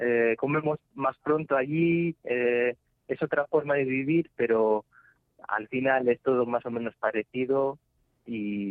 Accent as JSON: {"language": "Spanish", "country": "Switzerland", "tie": "born or raised there", "also_born_or_lived": "Spain", "second_language": "Spanish", "said": "mi madre es de Zamora, así que las raíces están aquí en España. Aunque nací allí, me considero también español, tanto español como suizo."}